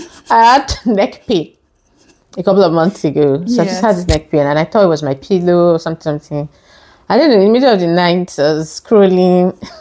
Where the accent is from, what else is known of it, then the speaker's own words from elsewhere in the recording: Nigeria; Because I am Nigerian and we did debate in school.